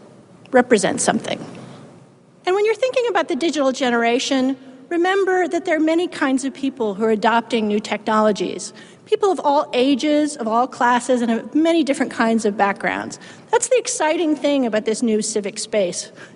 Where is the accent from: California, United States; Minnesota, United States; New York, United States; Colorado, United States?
California, United States; And besides, I'm from California. When I think safety, I don't think mountain lion.